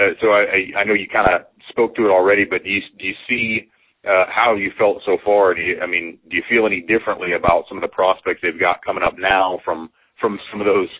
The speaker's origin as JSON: {"language": "English", "town": "North Judson", "region": "Indiana", "country": "United States", "tie": "born or raised there", "said": "You know, I grew up in North Judson, so there wasn't anything to do there."}